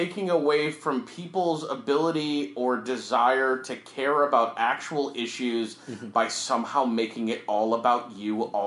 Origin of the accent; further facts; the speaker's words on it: Detroit, Michigan, United States; We're from Detroit, goddammit.